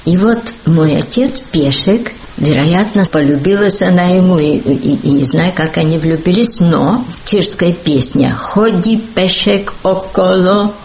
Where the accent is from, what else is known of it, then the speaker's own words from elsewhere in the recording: Northeast China, China; now in Prague, Czech Republic; родилась и выросла в Китае, северо-восточной части, на берегу реки Сунгари, Сунхуатьян, от русской мамы и чешского папы. … родом из южно-чешского гуситского города Табора.